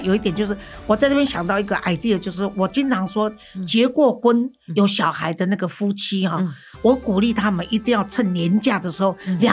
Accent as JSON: {"language": "Chinese", "country": "Taiwan", "said": "结果我就碰到有我们台湾人自己带两个小孩出去。"}